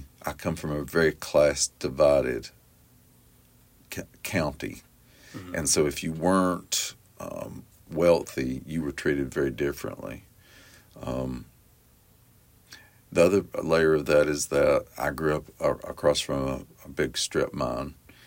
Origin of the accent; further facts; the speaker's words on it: Appalachia, United States; One is being Appalachian, one is growing up working class, and one is being LGBTQ.